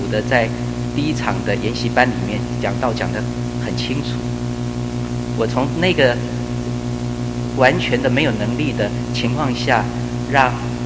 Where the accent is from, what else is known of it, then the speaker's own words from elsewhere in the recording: Singapore; also born or lived in Taiwan / United States; 我是一个在台湾出生，在新加坡长大，在美国受教育，完全跟中国没有关系的人